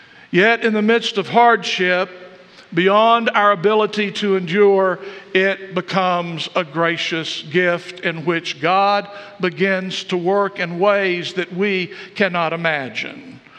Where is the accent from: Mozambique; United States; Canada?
United States; Texas; accent: Texas; I thought, this is a person from Kentucky telling me they didn't like my Texas accent, you know.